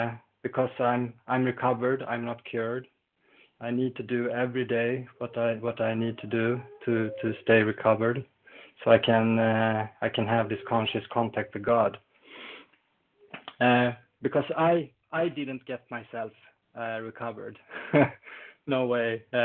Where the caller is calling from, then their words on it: Falun, Dalarna County, Sweden; English is a second language; I'm a recovered compulsive overeater, and I'm calling in from Falun in Sweden.